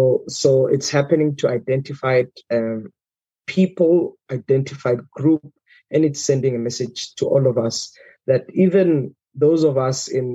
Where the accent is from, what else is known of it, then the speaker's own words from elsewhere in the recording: South Africa; I'm from South Africa. I'm based in Pretoria, I've been working in the sector for the last 17 years.